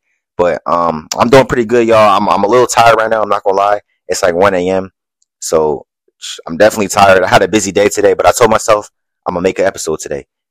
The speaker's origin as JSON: {"language": "English", "town": "Wilmington", "region": "Delaware", "country": "United States", "tie": "born or raised there", "said": "So I grew up in Wilmington, Delaware, downtown city area. Shout out Wilmington."}